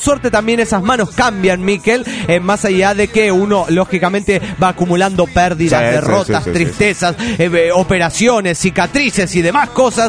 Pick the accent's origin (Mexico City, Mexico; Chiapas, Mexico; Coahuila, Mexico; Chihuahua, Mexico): Mexico City, Mexico; del DF mexicano.